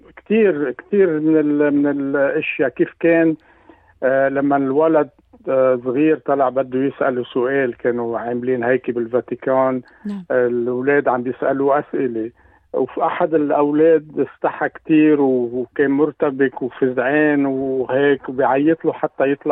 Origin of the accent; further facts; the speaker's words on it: Lebanon; بس أنا كلبناني يمكن يكون شوي عندي مشاعر خاصة بهالموضوع